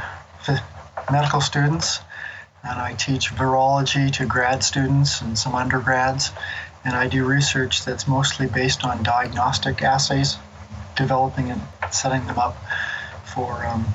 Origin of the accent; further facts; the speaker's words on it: Canada; moved away as an adult; now in Tulsa, United States; I grew up in Canada, spent 30 years there, started running ultras there. And when I moved to Oklahoma